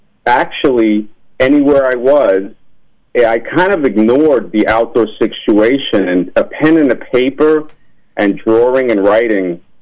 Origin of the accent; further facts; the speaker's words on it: New York, United States; And here in New York, I'm from New York as well. We would stay inside, but I was one of the kids that even stayed inside on the sunny days